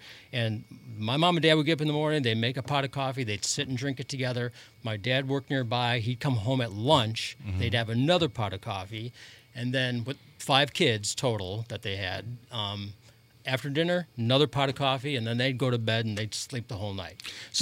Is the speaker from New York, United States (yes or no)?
no; Illinois, United States; Well, I'm from the Illinois area, dare I say that.